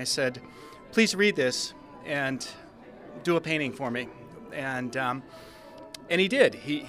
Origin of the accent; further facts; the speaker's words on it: Macomb, Illinois, United States; from Macomb, Illinois.